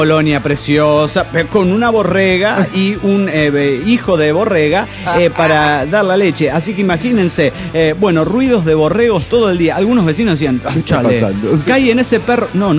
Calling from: New Jersey, United States; de New Jersey.

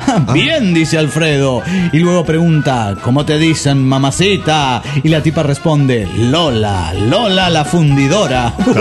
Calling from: Chiapa de Corzo, Chiapas, Mexico; de Chiapa de Corzo, México.

